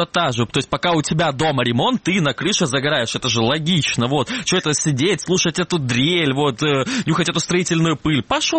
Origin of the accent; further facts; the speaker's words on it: Kerch, Crimea, Ukraine; Керчь, где всего 17 самолетов почему-то должны пролететь. Обделили почему-то мой родной город, я не знаю.